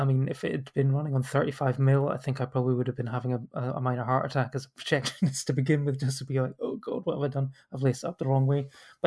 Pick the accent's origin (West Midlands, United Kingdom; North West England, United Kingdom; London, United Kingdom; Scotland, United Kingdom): Scotland, United Kingdom; we are all Scottish, we're all white